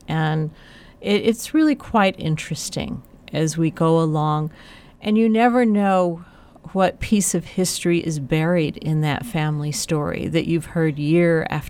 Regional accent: El Paso, Texas, United States; now in Las Cruces, United States; I actually grew up in El Paso, but I've lived in Las Cruces now for over 30 years.

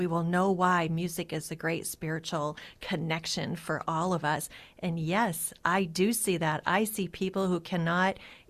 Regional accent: Iowa, United States; You know, I grew up in North Iowa, and so that's about a 9-hour trip back to visit my family.

